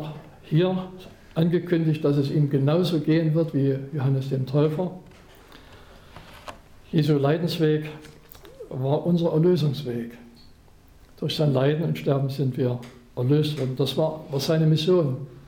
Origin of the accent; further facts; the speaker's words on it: Chemnitz, Saxony, Germany; In Sachsen gab es einen Jugendwart am Rande meiner Heimatstadt Chemnitz.